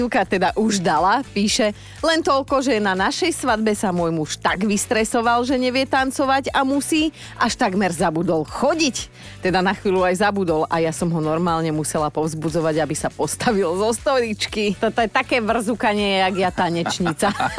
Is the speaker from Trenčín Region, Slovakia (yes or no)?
no; Borovce, Trnava Region, Slovakia; Ja som si hneď predstavila u nás v Borovciach panoptikum na zabave hodovej.